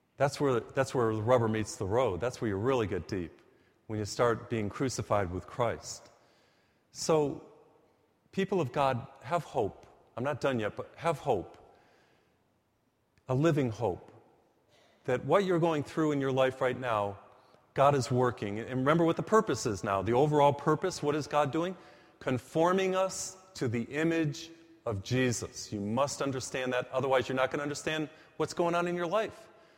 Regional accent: United States; growing up in America, the United States

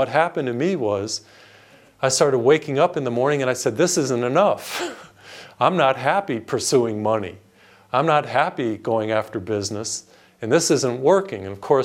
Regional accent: Massachusetts, United States; I remember I grew up in Massachusetts. I was the third of three children. I have two older sisters, mom and dad, good white middle-class neighborhood, Western Massachusetts.

